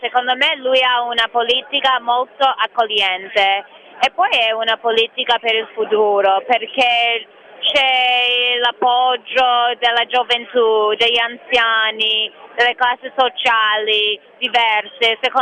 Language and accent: Italian; New York, United States; now in Milan, Italy; Io sono di New York e poi loro mi hanno mandato una scheda elettorale qua a Milano